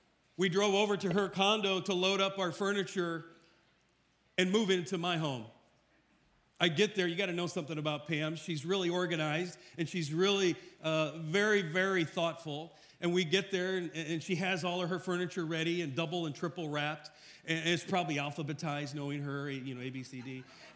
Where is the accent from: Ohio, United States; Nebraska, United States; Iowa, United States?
Iowa, United States; And so I'm from Iowa, and we created a marriage ministry.